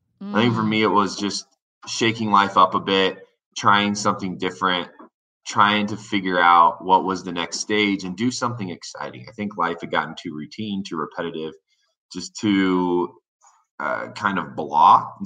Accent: Warsaw, Indiana, United States; And so I've been here and in LA a lot. And I grew up in Indiana.

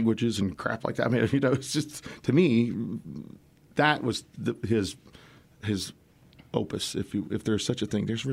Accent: San Antonio, Texas, United States; born there; And nobody knows where I'm from either. I was born in San Antonio, though.

